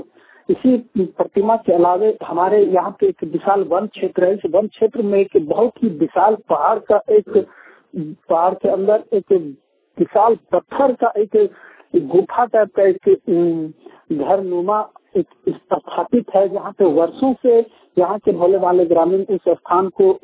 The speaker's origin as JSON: {"language": "Hindi", "town": "Nawada", "region": "Jharkhand", "country": "India", "said": "मैं झारखंड और चतरा जिला सिमरिया प्रखंड के नवादा से"}